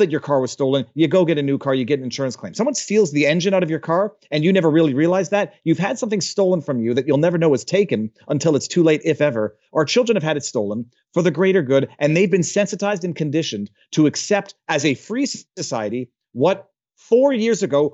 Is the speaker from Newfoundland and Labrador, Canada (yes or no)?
no; Montreal, Quebec, Canada; I'm from Montreal, Quebec, Canada.